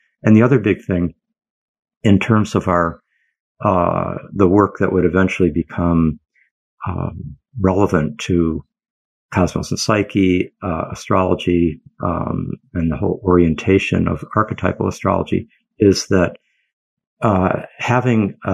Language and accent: English; Michigan, United States; also born or lived in Geneva, Switzerland; I was born in Geneva, Switzerland, actually in February 1950. I grew up in the United States and in Michigan, for up until I was 18 and went off to college then.